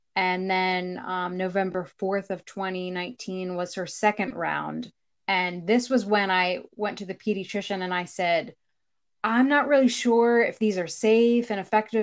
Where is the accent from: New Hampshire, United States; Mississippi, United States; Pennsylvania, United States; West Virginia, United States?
Pennsylvania, United States; moved away as an adult; I live in South Carolina. I'm originally from Pennsylvania. We have lived in South Carolina for about 4 years now.